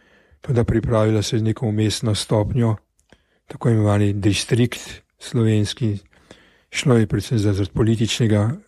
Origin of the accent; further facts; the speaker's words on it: Ljubljana, Central Slovenia, Slovenia; Sem rekel, da sem Ljubljančan in po zakonuh me vsaka občina lahko izžene v mojo rojstno občino, to je pa Ljubljana.